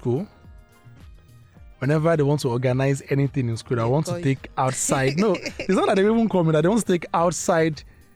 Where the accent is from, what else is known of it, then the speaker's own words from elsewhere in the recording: Badagry, Lagos, Nigeria; Yes, I'm from Badagry. I'm a typical Ogu. People call it Egun. I'm a typical Egun boy.